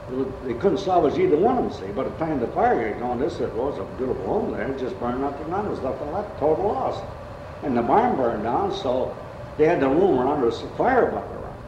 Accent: Limerick, Munster, Ireland; I was born in Limerick, right across where I sit on the furnace.

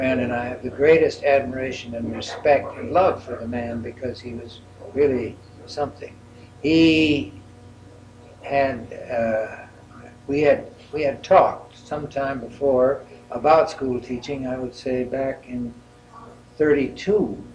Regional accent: Chicago, Illinois, United States; I was born in Chicago, 1910, and educated out there in the local schools.

